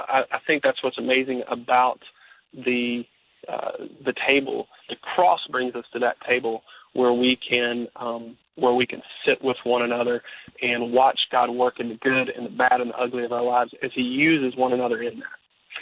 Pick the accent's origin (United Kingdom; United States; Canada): United States; the South; I'm from the South, so on that table is barbecue.